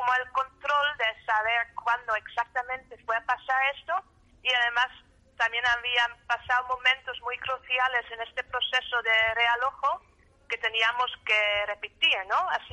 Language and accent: Spanish; Netherlands; yo soy media española, media holandesa, pero estoy viviendo toda mi vida en Holanda ya.